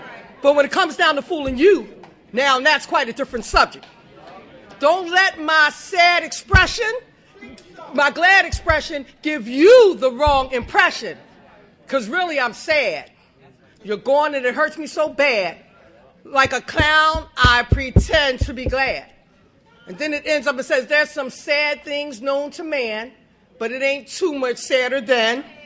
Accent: Philadelphia, Pennsylvania, United States; And just to qualify myself, I grew up in Philadelphia. I was the youngest of four.

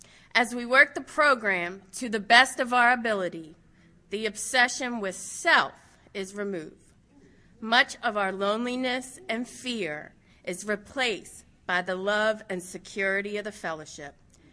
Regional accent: Maryland, United States; I grew up north of Baltimore. I grew up in Carroll County in a little small suburb

